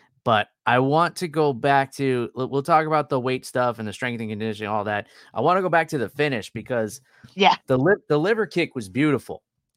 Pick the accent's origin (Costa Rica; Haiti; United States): United States; New York; I mean, I'm an East Coast guy, too. I'm from New York.